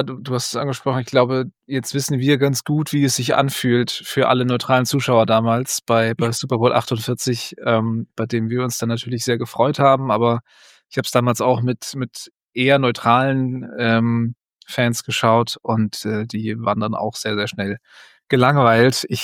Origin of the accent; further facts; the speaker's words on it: Northern Germany, Germany; Das widert mich als Norddeutscher natürlich in einem besonderen Maße